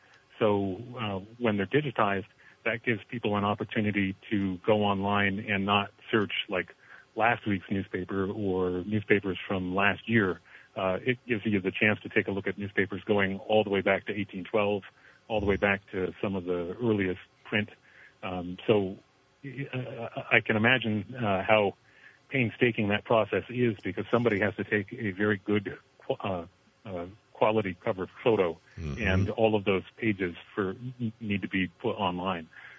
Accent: United States; I'm 46 years old, but I grew up in Franklin County

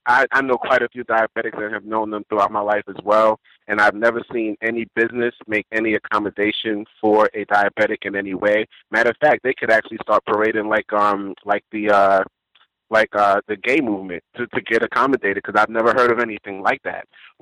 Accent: Brooklyn, New York, United States; That stuff used to happen at Coney Island. I'm from Brooklyn.

